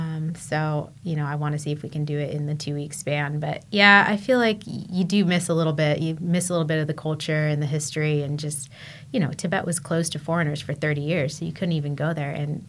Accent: San Diego, California, United States; So to be totally honest, I grew up in San Diego. I was a beach kid. I never went to the mountains.

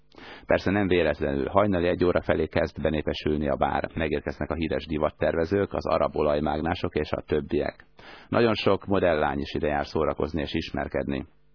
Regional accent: Hungary; de mosolyogva bizonyítottuk, hogy noha magyarok vagyunk, azért ki tudjuk fizetni a nyugágybérlést.

